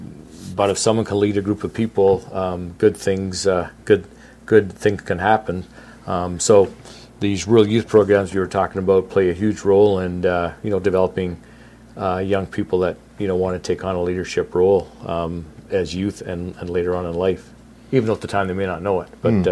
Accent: Kitchener, Ontario, Canada; I was born and raised in Waterloo County. I lived in the city of Kitchener for most of my childhood life and went to Forest Heights Collegiate.

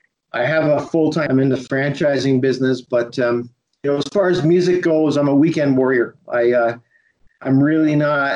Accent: Kitchener, Ontario, Canada; Yeah, I'm from Kitchener. I grew up in Kitchener, Waterloo

